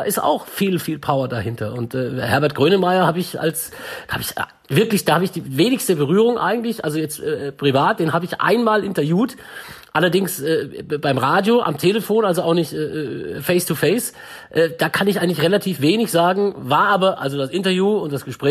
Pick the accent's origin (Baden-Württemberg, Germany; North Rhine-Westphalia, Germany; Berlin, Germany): Baden-Württemberg, Germany; Enzberg; now in Munich, Germany; Klar München, obwohl meine Heimat ja trotzdem total schön ist.